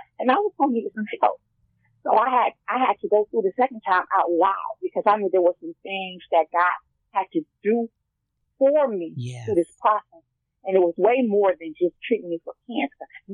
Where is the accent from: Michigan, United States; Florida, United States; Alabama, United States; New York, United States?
New York, United States; Bronx; now in South Carolina, United States; like you said, I'm originally from the Bronx. I stay in South Carolina